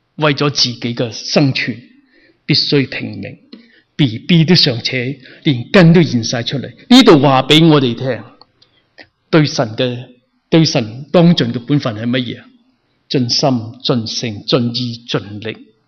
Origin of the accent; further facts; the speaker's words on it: China; now in United States; 我相信我们坐这树没有一个人以我们中国人为耻的